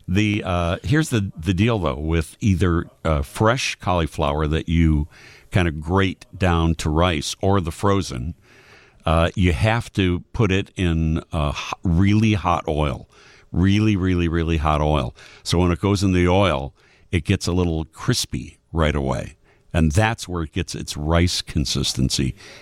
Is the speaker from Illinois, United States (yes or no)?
yes; Chicago, Illinois, United States; But the way that I grew up in Chicago, ground beef with the beans and kind of, you know, traditional, slightly sweet.